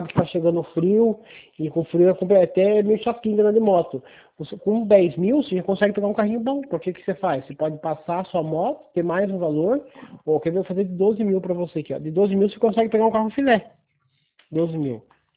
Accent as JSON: {"language": "Portuguese", "town": "Guapiara", "region": "São Paulo", "country": "Brazil", "said": "É, Guapiara. Sou"}